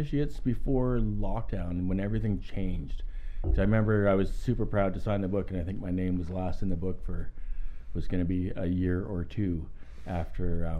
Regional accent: Courtenay, British Columbia, Canada; also born or lived in Glasgow, United Kingdom; I grew up in Courtenay. I was born in Scotland, in Glasgow.

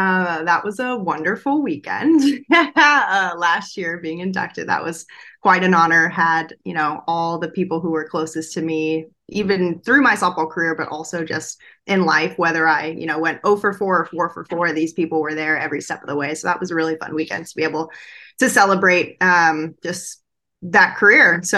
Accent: Antioch, California, United States; also born or lived in Fremont; in my hometown where I was born in Fremont, California. And then when I was about 8, we moved to Antioch, California, which is where my parents still live to this day.

